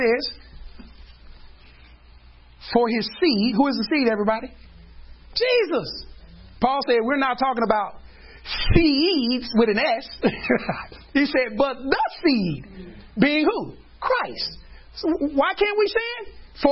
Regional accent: Dallas, Texas, United States; But I'm from Oak Cliff. Okay? I'm from the hood side of Oak Cliff.

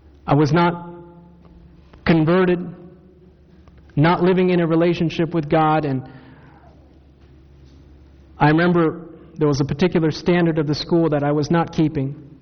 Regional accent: Maryland, United States; also born or lived in Takoma Park / Silver Spring / Hagerstown; I tell people I was born in Tacoma Park, Maryland, Washington Adventist Hospital. Then we moved to Silver Spring next to the General Conference. Then we moved to Hagerstown.

